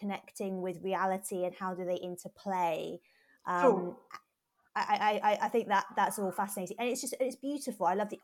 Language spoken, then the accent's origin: English; United Kingdom; But I also reflect on it as a British person looking at my culture